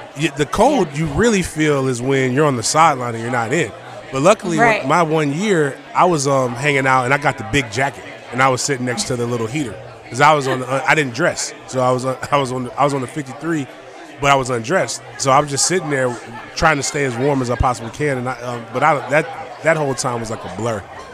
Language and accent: English; Trenton, New Jersey, United States; Like I grew up in Trenton, New Jersey before I moved to Florida. So I know what snow is like and I know what cold is like.